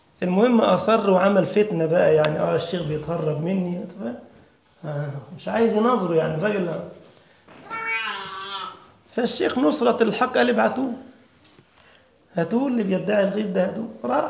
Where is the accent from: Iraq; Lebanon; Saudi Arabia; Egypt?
Egypt; عندنا في مصر القديمة